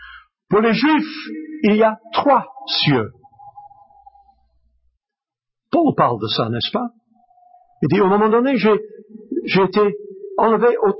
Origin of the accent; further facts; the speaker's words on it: Flanders, Belgium; Mais chez nous, en Flandre, c'est toujours bleu.